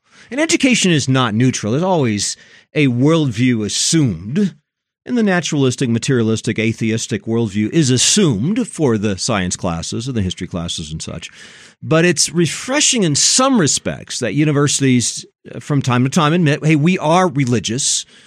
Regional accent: Colorado, United States; enrolled in probably the largest, most influential university in the state of Colorado, which happens to be my home state.

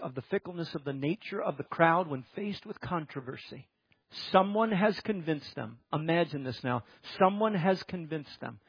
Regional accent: Nova Scotia, Canada; Our little church growing up in Nova Scotia

